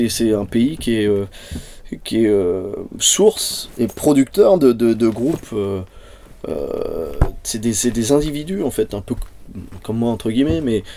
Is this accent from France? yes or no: yes; France; On a une authenticité, on est des Français, on est des contestataires, on est des râleurs